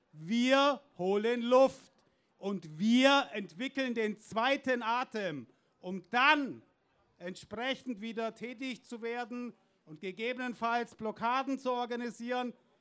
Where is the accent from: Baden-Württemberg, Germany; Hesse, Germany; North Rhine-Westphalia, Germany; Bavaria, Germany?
Bavaria, Germany; Und ich komme aus dem Land, das ich am liebsten ab morgen aus der Bundesrepublik Deutschland verabschieden würde und Atompolitik selbstständig machen würde.